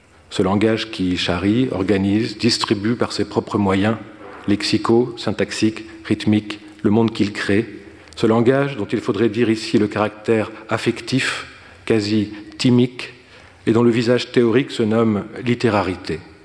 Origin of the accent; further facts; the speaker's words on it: Brittany, France; born there; Par exemple, je suis né en Bretagne et je suis sensible aux univers de brume et de landes.